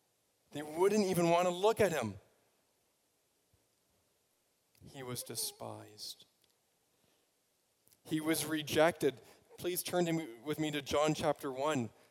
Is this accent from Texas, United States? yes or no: no; Vineland, New Jersey, United States; I know when I was growing up in Vineland, a Vineland missionary, we had a picture of Jesus.